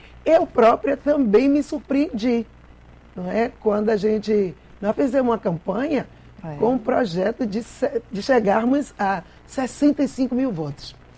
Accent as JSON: {"language": "Portuguese", "town": "Salvador", "region": "Bahia", "country": "Brazil", "tie": "born or raised there", "said": "Então, eu sou nascida e criada em Salvador. Eu já nasci lutando em Salvador, não é? Eu nasci numa favela, a favela de Ondina, minha família foi despejada."}